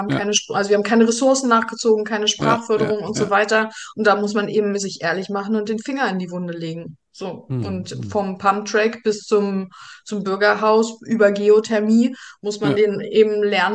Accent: East Germany, Germany; born there; Ostdeutschland.

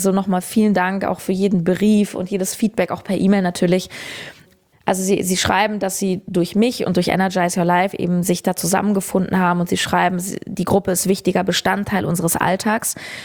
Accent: Berlin, Germany; deswegen kann es nur Berlin werden, meine Heimat.

